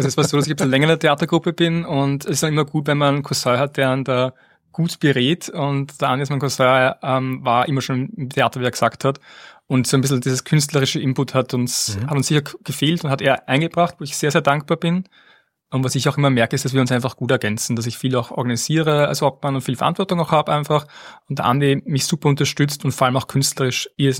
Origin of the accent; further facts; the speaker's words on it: Gablitz, Lower Austria, Austria; ich bin wirklich gebürtiger Gablitzer. Mich hat es noch nicht so weit verschlagen, von Gablitz bin ich bis Burgersdorf gekommen. Aber die Gegend im Wienerwald, der bleibe ich einfach treu.